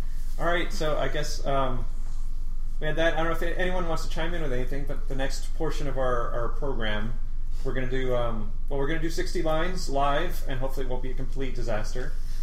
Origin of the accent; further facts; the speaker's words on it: New Jersey, United States; Well, I am from New Jersey.